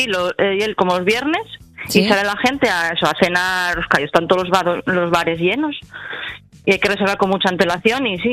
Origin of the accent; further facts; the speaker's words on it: Pola de Lena, Asturias, Spain; Bueno, pues tenemos un poco de todo. Somos la puerta de Asturias, por eso te sonará.